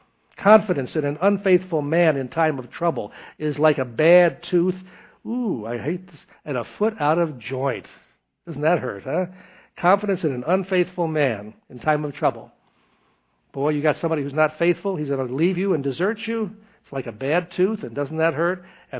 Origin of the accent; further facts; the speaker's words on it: Tennessee, United States; I was from Tennessee also, so I could appreciate this.